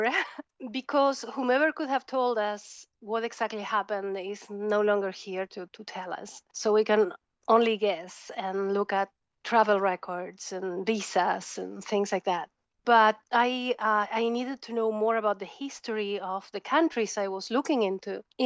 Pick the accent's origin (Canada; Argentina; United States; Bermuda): Argentina; English is a second language; I'm from Argentina. I was born and raised in Argentina, far away, during a time where, without internet and still during the Cold War and everything